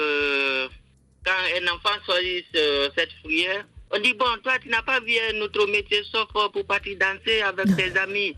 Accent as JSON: {"language": "French", "country": "Guinea", "said": "surtout chez nous en Guinée ici"}